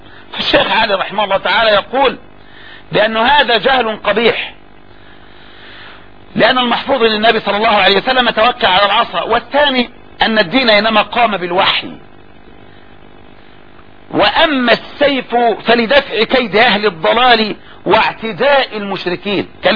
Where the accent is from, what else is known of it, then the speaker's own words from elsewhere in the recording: Egypt; يعني اللي احنا بنسميه عندنا في مصر بالعامية مطهر